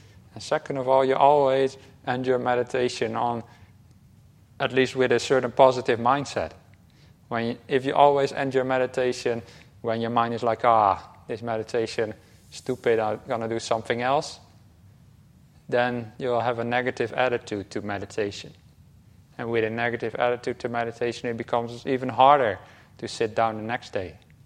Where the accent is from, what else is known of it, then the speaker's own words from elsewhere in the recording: Netherlands; English is a second language; now in Australia; I'm from the Netherlands, by the way.